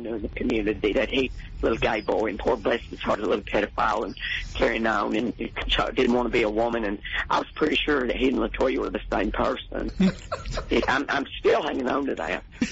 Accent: Chattanooga, Tennessee, United States; My hometown of Chattanooga, Tennessee, I don't know why nobody brought this up.

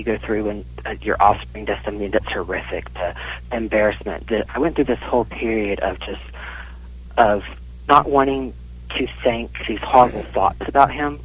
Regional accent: Georgia, United States; I grew up in North Georgia country, kind of you be a man's man kind of thing

